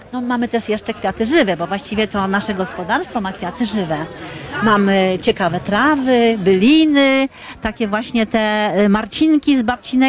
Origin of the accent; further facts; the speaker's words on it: Hrubieszów, Lublin Voivodeship, Poland; Jesteśmy z Trubieszowa.